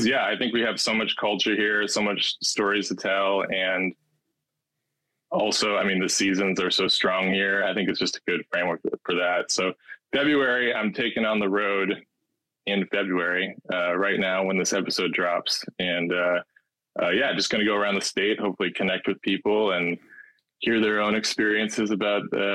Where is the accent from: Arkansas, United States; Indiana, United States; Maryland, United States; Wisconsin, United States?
Wisconsin, United States; Tomah; I grew up in Tomah, Wisconsin. You heard of Tomah?